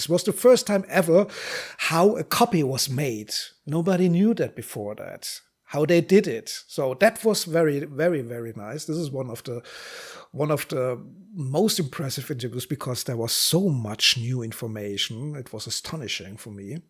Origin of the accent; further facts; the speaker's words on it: Mannheim, Baden-Württemberg, Germany; Mannheim, my hometown